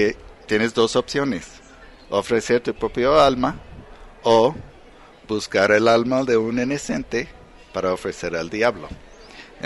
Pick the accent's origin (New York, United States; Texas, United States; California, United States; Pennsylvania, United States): Texas, United States; now in Oaxaca, Mexico; Sí, soy de Texas.